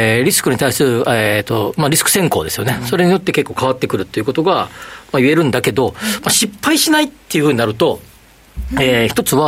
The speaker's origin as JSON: {"language": "Japanese", "town": "Kobe", "region": "Hyogo", "country": "Japan", "said": "僕なんて神戸出身ですけど"}